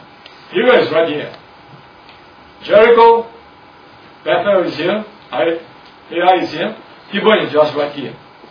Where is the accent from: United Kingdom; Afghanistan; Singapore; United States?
Singapore; Now, all of us Singaporean